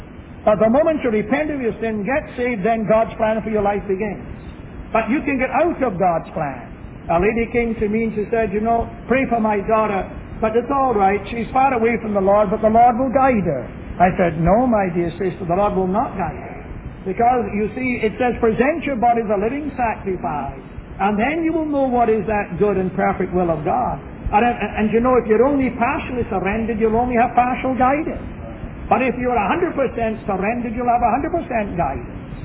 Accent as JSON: {"language": "English", "region": "Scotland", "country": "United Kingdom", "said": "You see, I'm a Scotsman. And I don't fight to be a Scotsman."}